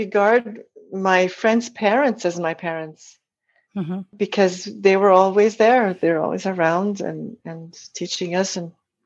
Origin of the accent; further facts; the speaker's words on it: Montreal, Quebec, Canada; now in Vancouver, Canada; We grew up in Montreal. My sisters and I were four in the family. Yeah. We all grew up in Montreal. And then I moved to Vancouver 25 years ago.